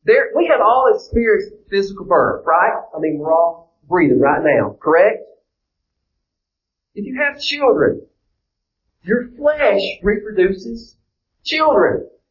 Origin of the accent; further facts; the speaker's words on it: Loretto, Tennessee, United States; I'm from Lawrence County, Tennessee. Actually, I'm from Loretta, Tennessee. But growing up in Loretta, when we went shopping, we went to Lawrenceburg.